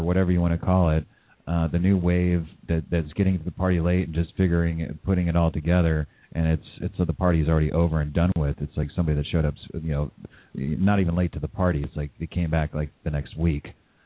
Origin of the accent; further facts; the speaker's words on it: California, United States; I mean, growing up in the Bay Area, I've worked in tech.